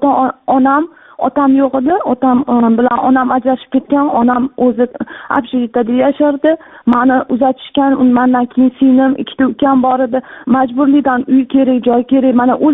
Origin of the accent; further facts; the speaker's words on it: Tashkent, Uzbekistan; now in China; Men o'zi asli Toshkentdanman.